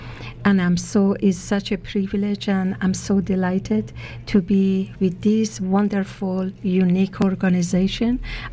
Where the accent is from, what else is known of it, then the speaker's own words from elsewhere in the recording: Iran; now in Canada; Originally, I am born and raised in Iran. And I live in Canada. My university, my college degree was in Canada.